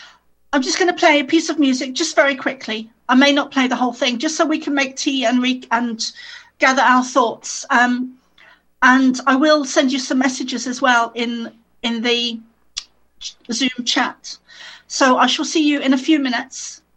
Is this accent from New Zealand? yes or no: no; South Africa; born there; I started off as a child. I was born in South Africa